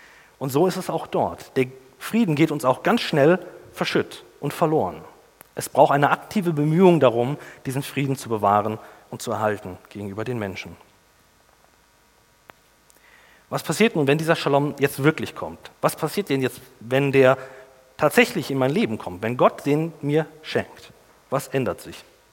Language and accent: German; Baden-Württemberg, Germany; und zwar komme ich ja aus dem Schwarzwald, und da, wo ich herkam, gab es ein Wildschweinproblem.